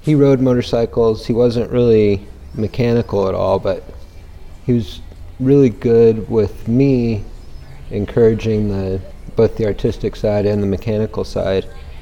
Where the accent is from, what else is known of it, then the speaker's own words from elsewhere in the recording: Albuquerque, New Mexico, United States; Yep. I grew up in the Knob Hill area, right here in Albuquerque.